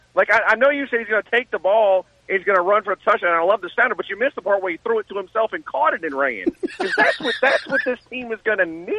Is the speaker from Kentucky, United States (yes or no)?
no; Louisiana, United States; born there; I was born in East Jefferson Hospital.